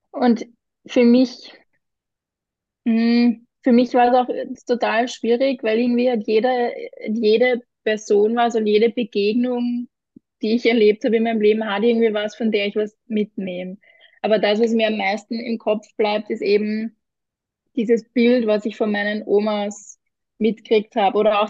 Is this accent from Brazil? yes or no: no; Vienna, Austria; nicht am Land aufgewachsen. Also meine Eltern sind noch Burgenländer, die aber schon auch schon selber früh abgehauen sind in die Stadt. Also ich bin Wienerin durch und durch, hört man auch.